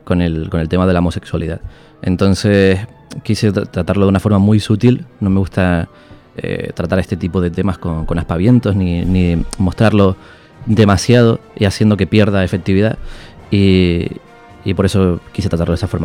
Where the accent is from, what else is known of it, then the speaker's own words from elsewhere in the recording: Canary Islands, Spain; accent: Canarian; somos actores canarios. Y además que actuamos con nuestro acento. No lo tenemos que cambiar